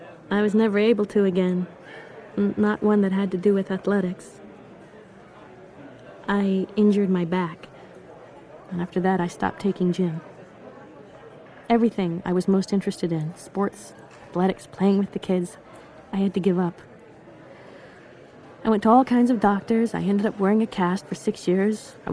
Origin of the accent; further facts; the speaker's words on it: Newark, New Jersey, United States; born there; I was born in Newark on 11th Street.